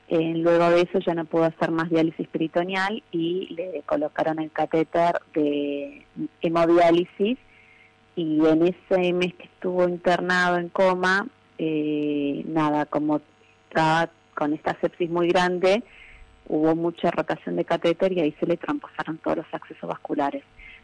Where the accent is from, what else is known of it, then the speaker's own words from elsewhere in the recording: Buenos Aires, Argentina; Nosotros somos de Buenos Aires.